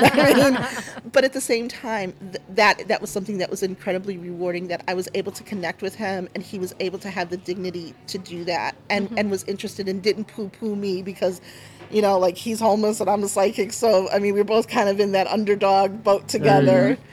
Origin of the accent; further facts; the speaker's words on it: Cleveland, Ohio, United States; I grew up in Cleveland and used to ride the bus sometimes